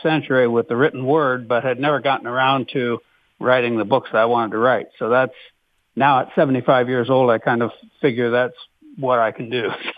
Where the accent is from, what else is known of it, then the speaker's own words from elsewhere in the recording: Wapakoneta, Ohio, United States; every time I came back to, you know, the local area and back to my hometown of Wapakoneta.